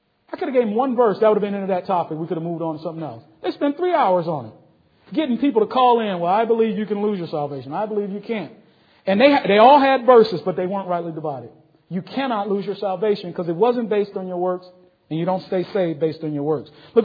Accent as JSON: {"language": "English", "country": "United States", "said": "We'll speak some Ebonics on you, so forgive me."}